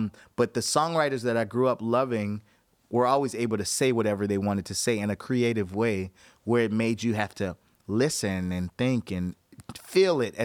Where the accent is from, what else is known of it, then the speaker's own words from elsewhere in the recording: New Orleans, Louisiana, United States; I always was proud to say that I was from New Orleans